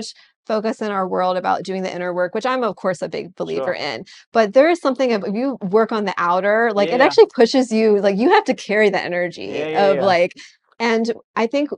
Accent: Virginia, United States; So I grew up in Virginia, and when I was a little girl, my mom used to sew me dresses when I was in preschool.

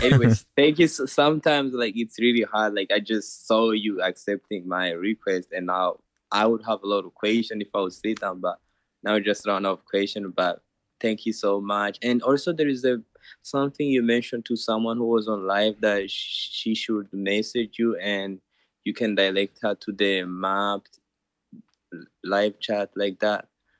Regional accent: Rwanda; now in United States; I'm originally from Rwanda and I'm planning to go back to Rwanda like this May

